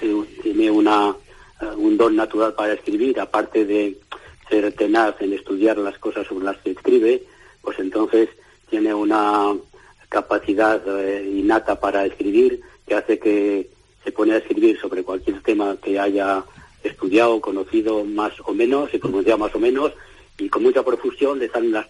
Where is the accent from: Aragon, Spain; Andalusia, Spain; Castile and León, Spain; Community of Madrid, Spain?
Castile and León, Spain; Soria; now in Santander, Spain; No, soy de Soria, pero vivo en Santander.